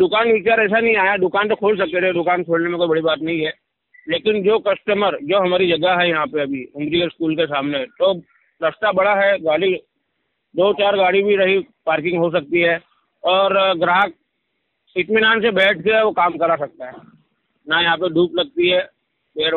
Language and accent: Hindi; Khamgaon, Maharashtra, India; हमारा गांव है महाराष्ट्र में बुलढाणा डिस्ट्रिक्ट में खामगांव करके